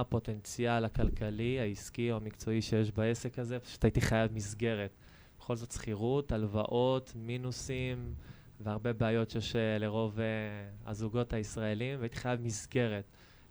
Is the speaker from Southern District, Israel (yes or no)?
no; Lod, Central District, Israel; now in Petah Tikva, Israel; אני נולדתי וגדלתי בלוד עד גיל 25, למדתי ברמלה, הכרתי את אשתי, עברתי לפתח תקווה כי היא לא רצתה לעבור ללוד